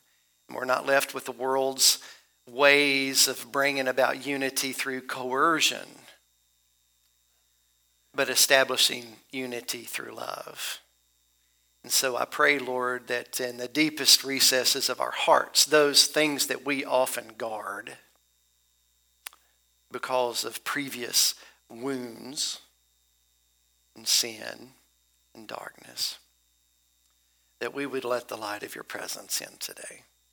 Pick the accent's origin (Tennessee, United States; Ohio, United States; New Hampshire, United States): Tennessee, United States; Pinewood; When I was a young child growing up in Middle Tennessee, the small community, which was unincorporated, that I grew up in, a little community called Pinewood